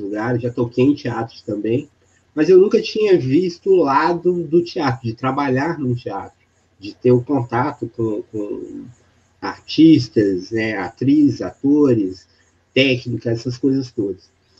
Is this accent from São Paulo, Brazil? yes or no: no; Sabará, Minas Gerais, Brazil; Bom, eu nasci em Sabará mesmo. Eu fui nascido e criado aqui em Sabará. Tenho 56 anos.